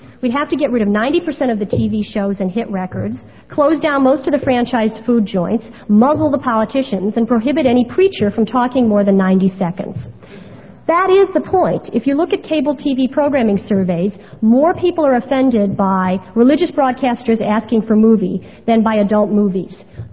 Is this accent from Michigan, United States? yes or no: no; Illinois, United States; which is actually out of my home state. It's Pope versus the state of Illinois.